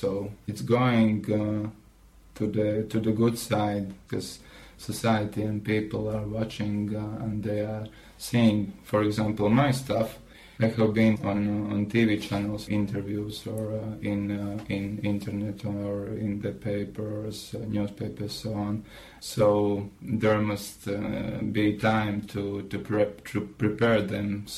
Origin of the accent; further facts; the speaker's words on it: Latvia; English is a second language; I'm originally from Maduana. It's about 200 kilometers from Riga, and a small town. There is living about 10,000 people.